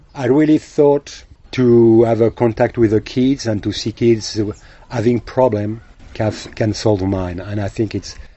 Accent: France; moved away; also born or lived in Southeast Asia; and I'm from France. But I'm not living in France.

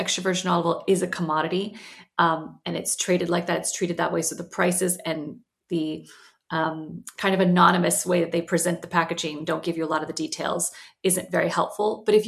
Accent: Texas, United States; also born or lived in Madrid; now in London, United Kingdom; I'm originally from Texas. But right. I now I'm in London by way of Madrid. So I've kind of lived in Europe now for 15 years.

